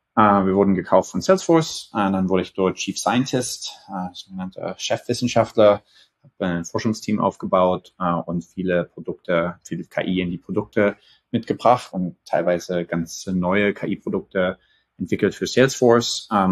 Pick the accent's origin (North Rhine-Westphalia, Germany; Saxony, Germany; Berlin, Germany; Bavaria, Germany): Saxony, Germany; Dresden; also born or lived in Ethiopia; ich komme aus Dresden, Dresden geboren, ein paar Jahre in Äthiopien gelebt, mein Abi am Gymnasium Dresden-Plauen gemacht, 2 Jahre in Leipzig linguistische Informatik studiert